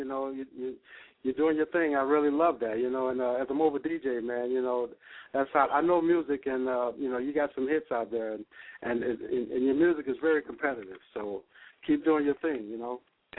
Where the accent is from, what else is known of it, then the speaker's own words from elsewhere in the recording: the South, United States; now in Los Angeles, United States; you know, I'm from the South, and I moved out to Los Angeles, out to Hollywood